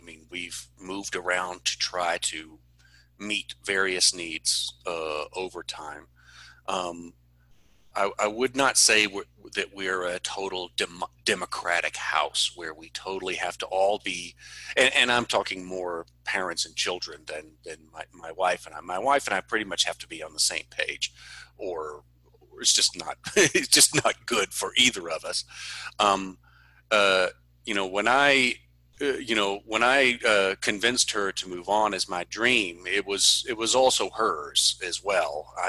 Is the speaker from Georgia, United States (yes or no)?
yes; Atlanta, Georgia, United States; now in Mexico; My hometown's is Atlanta, which is a short plane ride from most of Mexico.